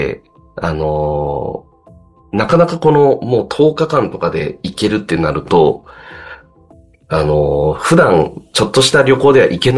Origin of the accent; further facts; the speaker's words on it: Tochigi, Japan; now in Tokyo, Japan; 栃木出身なので、田舎でまあ育って、で、都内に出てきてるんですけど